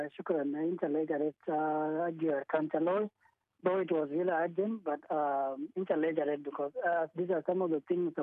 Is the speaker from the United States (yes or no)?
no; Uganda; And I grew up a lot in Uganda in the refugee camp.